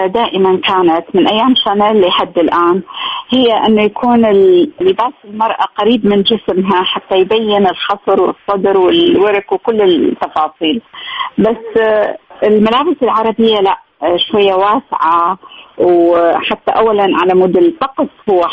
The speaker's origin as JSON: {"language": "Arabic", "country": "Iraq", "lives_now": "Jordan", "said": "كوني أمثل العراق، لأن دائما أنا لأن ساكنة بالأردن أطلع باسم الأردن، بس لما أقدر أقول أنا عراقية وأمثل العراق جدا أكون سعيدة."}